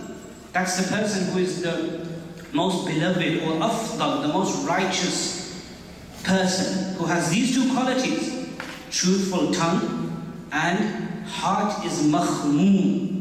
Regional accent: England, United Kingdom; now in Canada; I am not, as you may know from my accent, not from Canada. I am from the United Kingdom and from England.

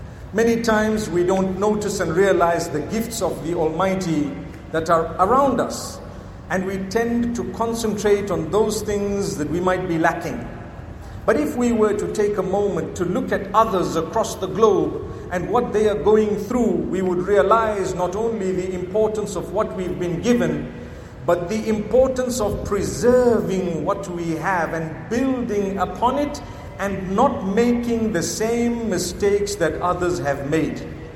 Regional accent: Zimbabwe; You know, when I tell people I come from Zimbabwe, They ask me, do you have lions and elephants in your backyard?

